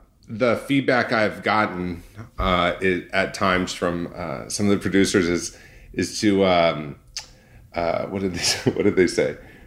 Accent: California, United States; But my background is, I grew up in Orange County.

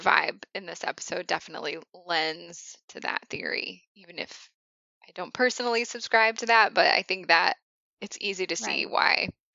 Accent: Indiana, United States; Also, my home state of Indiana gets a shout out

